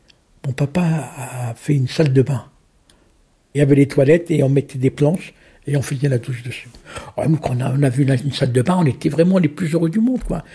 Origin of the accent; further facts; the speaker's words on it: Nanterre, Île-de-France, France; je suis le père de Abdelaziz. Je suis né en France. Moi, je suis né en 60. Mon histoire commence aux Pâquerettes. Les Pâquerettes, c'était des bidonvilles, à Nanterre.